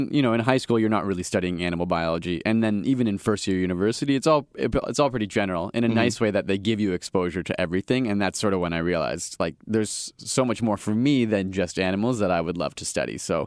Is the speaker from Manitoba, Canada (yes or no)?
no; Guelph, Ontario, Canada; also born or lived in Eden Mills; Grew up mostly in Guelph, Ontario, is where my family's from now. Had kind of jumped around. We were in Eden Mills, which is like an even smaller town of like hundreds of people. So I grew up in a small town. But then for most of my young life, I lived in Guelph.